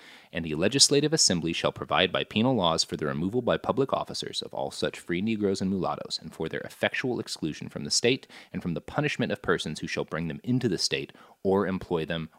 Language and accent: English; Texas, United States; I grew up in Texas, and they always kind of smoothed over why the Texans were rebelling against Mexico.